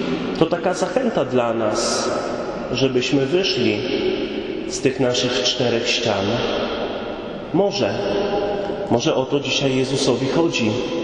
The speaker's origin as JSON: {"language": "Polish", "region": "West Pomeranian Voivodeship", "country": "Poland", "tie": "born or raised there", "said": "ja urodziłem się i wychowałem w takiej małej wiosce, niedaleko Sławna na Pomorzu. Wiem, że w tej parafii są ludzie, którzy Sławno znają. I w tej mojej wiosce dzisiaj mieszka może 700, może 750 ludzi."}